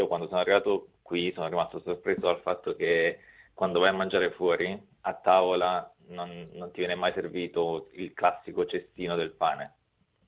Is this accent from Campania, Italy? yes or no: yes; Naples, Campania, Italy; Da napoletano puro sangue, è una pratica che è comunissima a Napoli e sono rimasto sorpreso quando l'ho vista qui poi.